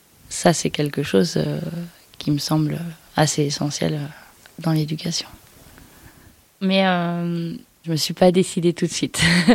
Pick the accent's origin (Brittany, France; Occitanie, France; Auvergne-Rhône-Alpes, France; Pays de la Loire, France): Pays de la Loire, France; Nantes; Je suis née à Nantes, j'ai été à Nantes jusqu'à mes études supérieures.